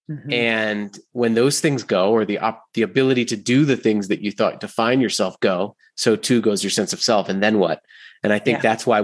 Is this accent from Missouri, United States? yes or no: no; Rhode Island, United States; One, I was the youngest of three brothers. I grew up in Rhode Island, Italian family.